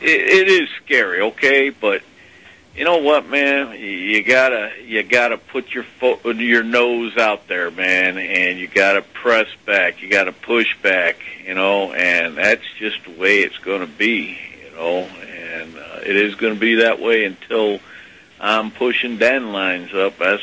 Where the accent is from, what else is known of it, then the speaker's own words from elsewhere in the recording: Chicago, Illinois, United States; accent: Chicago; That's from Chi-Town, brother.